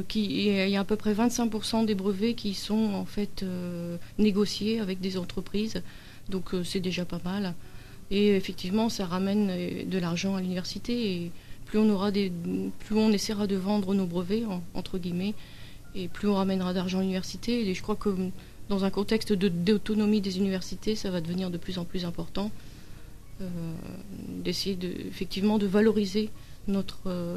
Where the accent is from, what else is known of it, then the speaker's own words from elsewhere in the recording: France; En tant que petit Français